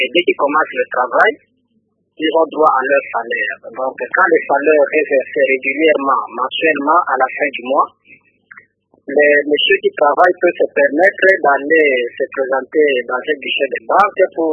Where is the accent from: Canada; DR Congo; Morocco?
DR Congo; chez nous, en République démocratique du Congo, les systèmes bancaires ou les quelques banques que nous avons se trouvent seulement dans des grands centres